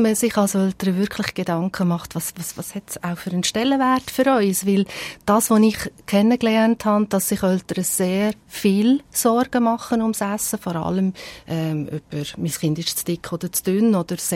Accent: Switzerland; ich würde mal sagen, bei uns in der Schweiz jetzt einmal, weil die Kinder sind bei uns oft sehr Privatsache.

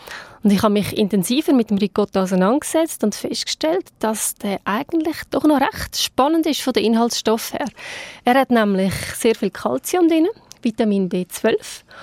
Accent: Switzerland

